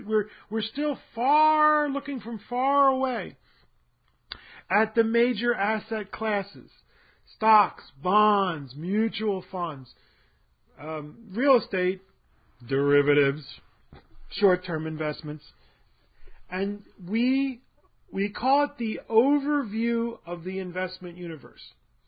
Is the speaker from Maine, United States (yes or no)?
no; Philadelphia, Pennsylvania, United States; I'm from Philadelphia, and I tell you, folks, the weather is evil there.